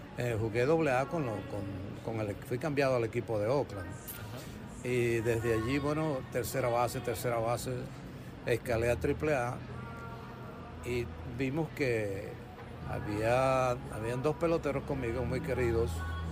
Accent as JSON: {"language": "Spanish", "town": "Quiriquire", "region": "Monagas", "country": "Venezuela", "tie": "born there", "said": "nací en Venezuela, en el estado Monagas, pueblo llamado Quiriquire o Miraflores. Muy pequeño el pueblo"}